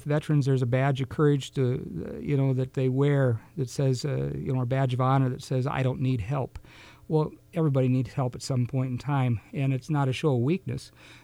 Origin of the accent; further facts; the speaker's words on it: Minnesota, United States; now in Sioux Falls, United States; I'm originally from Minnesota, but I've lived in Sioux Falls for 30 years.